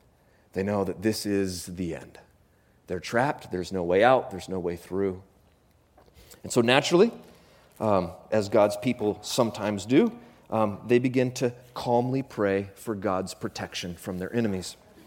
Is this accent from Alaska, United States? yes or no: yes; Alaska, United States; When I was growing up in Alaska, you would read these books, they would give them to you in school, about what to do in the event of a bear attack, because that's a thing.